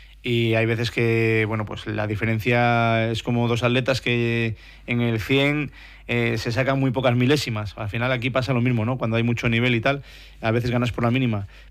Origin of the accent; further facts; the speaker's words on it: Spain; más siendo español, porque hay potencias, ¿no?